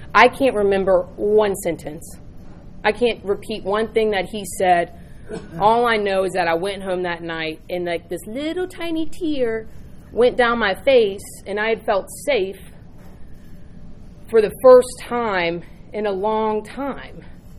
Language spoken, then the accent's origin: English; North Carolina, United States; I'm from North Carolina.